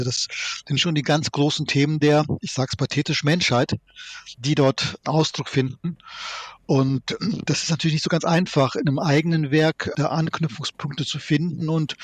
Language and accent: German; Siegen, North Rhine-Westphalia, Germany; Ich bin ja in Siegen aufgewachsen.